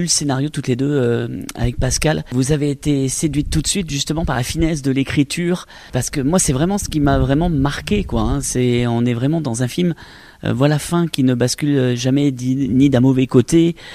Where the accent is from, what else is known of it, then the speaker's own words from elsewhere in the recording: Nouvelle-Aquitaine, France; vous avez eu la bonne idée de venir tourner évidemment chez nous en Nouvelle-Aquitaine, du côté de la Corrèze.